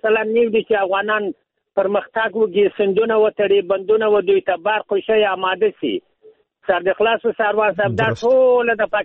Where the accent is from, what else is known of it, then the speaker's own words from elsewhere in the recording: Jalalabad, Nangarhar, Afghanistan; زه د جلال آباد خو یم، د خیری ولسوالۍ یم.